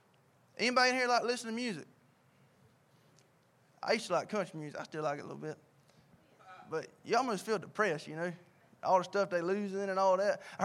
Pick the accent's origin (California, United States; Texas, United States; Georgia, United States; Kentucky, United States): Georgia, United States; Sylvania; I'm a boy from Sylvania, Georgia.